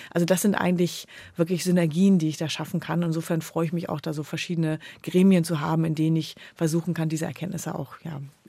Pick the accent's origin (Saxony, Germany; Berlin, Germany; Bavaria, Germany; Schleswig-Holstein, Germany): Schleswig-Holstein, Germany; Kiel; Also ich bin ja in Kiel wirklich sehr glücklich groß geworden. Es war eine tolle Stadt und Region, um da aufzuwachsen.